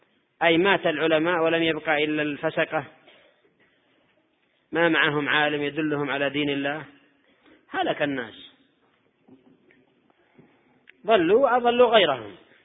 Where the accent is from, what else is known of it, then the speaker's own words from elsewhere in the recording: Yemen; لا سيما عندنا في اليمن وبالأخص في صعدة